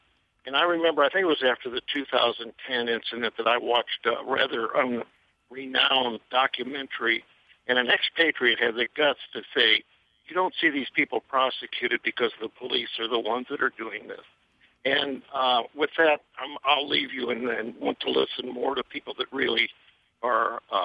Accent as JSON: {"language": "English", "country": "United States", "said": "As an American, I have watched this for years and been just amazed that we haven't seen the outpouring from the Mexican people."}